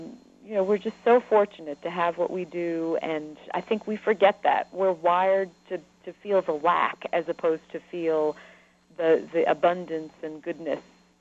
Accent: New York, United States; I grew up in New York, and people would come see New York and had never seen it before, and that made me appreciate that I lived in this big city

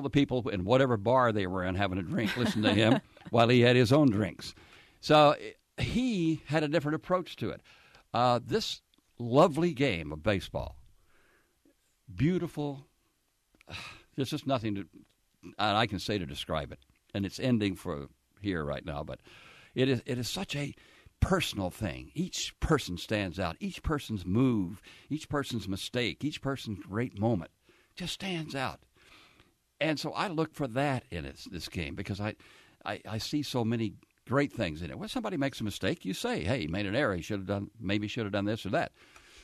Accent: Oklahoma, United States; accent: Southern; Well, I was from Oklahoma, and when I went in the Navy, I hadn't been outside the state of Oklahoma except to come to visit my relatives in Texas who had a worse southern accent than I had.

